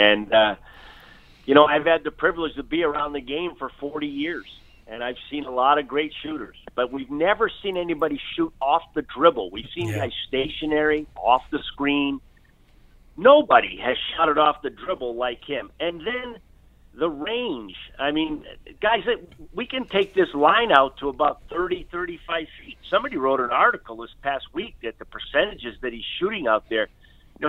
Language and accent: English; Massachusetts, United States; And I grew up in Massachusetts, and I had a tear in my eye reading about it.